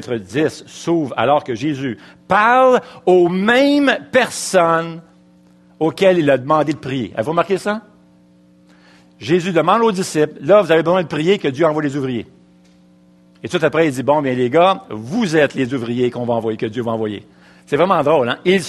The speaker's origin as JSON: {"language": "French", "town": "Duvernay", "region": "Quebec", "country": "Canada", "tie": "born or raised there", "said": "j'ai été élevé à Duvernay."}